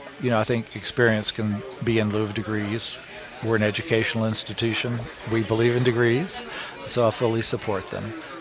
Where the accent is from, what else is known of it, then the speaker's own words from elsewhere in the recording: Corpus Christi, Texas, United States; Well, I grew up in South Texas. So I grew up in Corpus Christi, Texas.